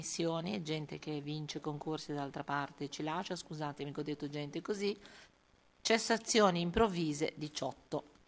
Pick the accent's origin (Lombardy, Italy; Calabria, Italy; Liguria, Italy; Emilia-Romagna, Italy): Liguria, Italy; Genoa; first language Genoese; poi sapete benissimo che è la mia prima lingua, quindi per me il valore è assoluto.